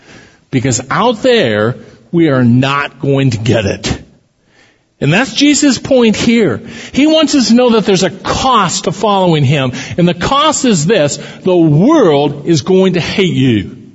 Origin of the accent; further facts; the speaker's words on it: Council Bluffs, Iowa, United States; I grew up in Council Bluffs, which most Iowans affectionately refer to as the armpit of Iowa. But it was home.